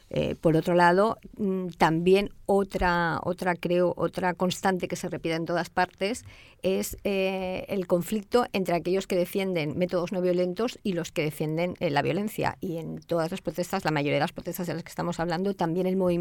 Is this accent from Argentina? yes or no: no; Catalonia, Spain; Y visto sobre todo desde aquí, desde Cataluña